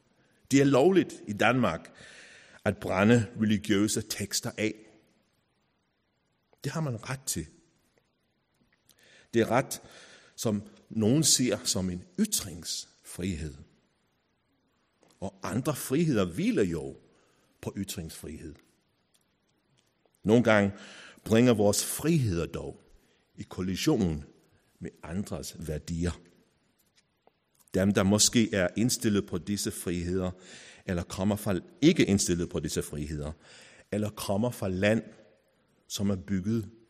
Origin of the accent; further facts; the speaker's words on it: United Kingdom; now in Denmark; Der, hvor jeg voksede op, hver 5. november skulle vi tænde bål. Det var Bonfire Night, hedder det. Guy Fawkes Night.